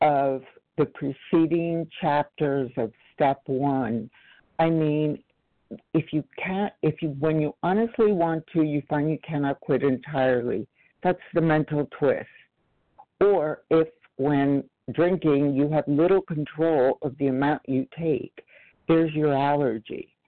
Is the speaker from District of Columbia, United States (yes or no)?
no; Los Angeles, California, United States; I am from Los Angeles.